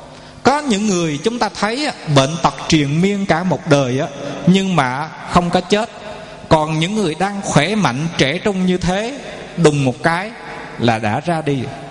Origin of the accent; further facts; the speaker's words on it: Quy Nhon, Bình Định, Vietnam; ở tại quê hương chúng tôi, thành phố Quy Nhơn, tỉnh Bình Định